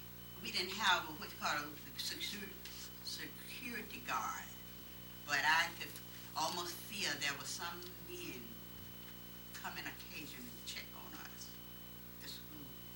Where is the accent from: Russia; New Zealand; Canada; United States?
United States; Florida; I come from Florida.